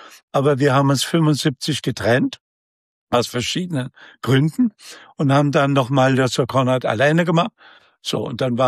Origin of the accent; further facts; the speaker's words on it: Saxony, Germany; Und das für mich als Sachse, ja